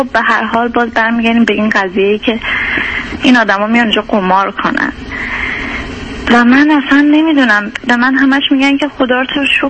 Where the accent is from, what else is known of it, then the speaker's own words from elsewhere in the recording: Iran; moved away as an adult; من تو سن کنکورم مهاجرت داشتیم، بعد موفق نشد دوباره برگشتیم ایران